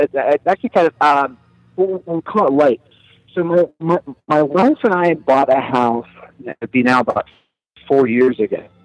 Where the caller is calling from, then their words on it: Erie, Pennsylvania, United States; from Erie, Pennsylvania.